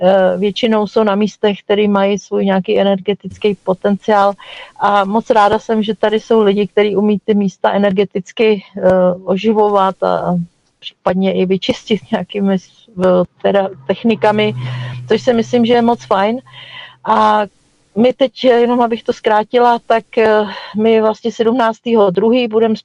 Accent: Bojov, Central Bohemian Region, Czechia; já jsem z Bojova, což je taková malá vesnice u Mníšku pod Brdy, takže Středočeský kraj, Praha Západ.

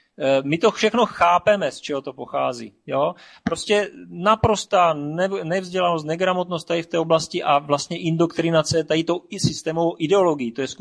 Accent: Brno, South Moravian Region, Czechia; tak, já jsem z Brna.

